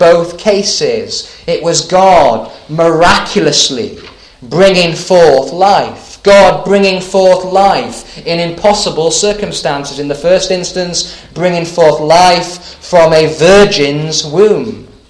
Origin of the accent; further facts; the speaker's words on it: Thirsk, Yorkshire and the Humber, United Kingdom; When I was a boy growing up in Thirsk, at our local swimming pool